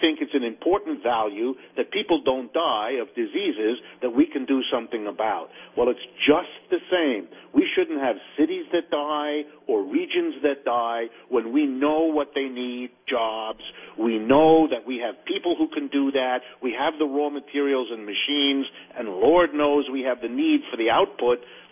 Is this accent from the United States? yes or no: yes; Youngstown, Ohio, United States; including my hometown of Youngstown, Ohio, which has been suffering for decades.